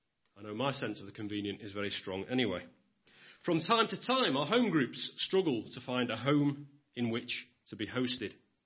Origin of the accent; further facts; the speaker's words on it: England, United Kingdom; I get to my cultural background. I'm an Englishman. An Englishman's home is his castle.